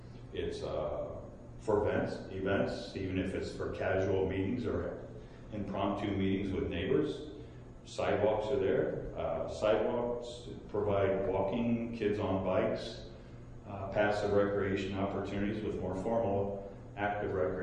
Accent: Linden, Ohio, United States; through my lifetime, I've looked at older urbanism communities, like I grew up in Linden

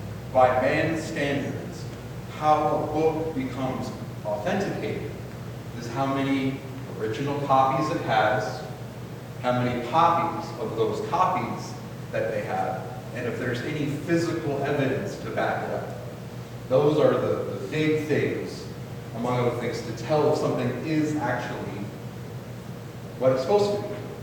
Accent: Arizona, United States; moved away as an adult; now in Oklahoma, United States; Most of you know I'm from Arizona. We normally don't get, well, where I'm from, sorry, Dave, where I'm from in Arizona, we don't get weather like this.

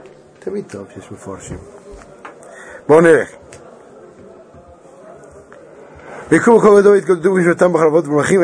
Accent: Petah Tikva, Central District, Israel; בכנסת המרכזי של פתח תקווה. זה מכנסת גדול. גדלתי שם פשוט.

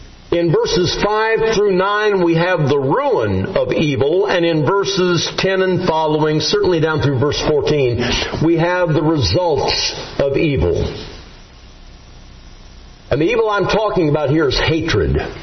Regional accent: Illinois, United States; I was born and raised in the Corn Belt back in Illinois. I live 3 miles from the farm where I grew up right now.

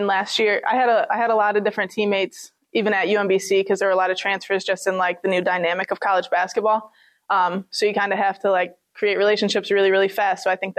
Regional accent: Hancock, New York, United States; So I grew up in Hancock and I played there in high school.

